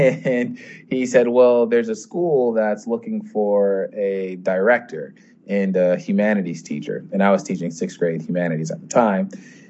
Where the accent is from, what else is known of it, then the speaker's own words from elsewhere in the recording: United States; now in India; you can tell I'm an expat, I'm an American expat.